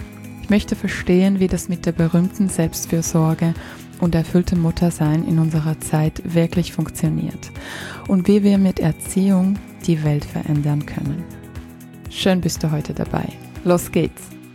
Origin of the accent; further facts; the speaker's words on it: Ukraine; Ich bin ja aus der Ukraine